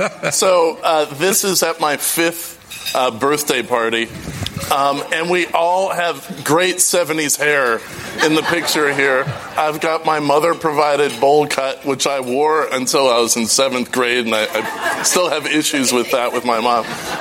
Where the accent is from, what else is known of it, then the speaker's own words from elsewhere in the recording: Chicago, Illinois, United States; And what we grew up in Hyde Park was really at the leading edge of making us an integrated, racially tolerant city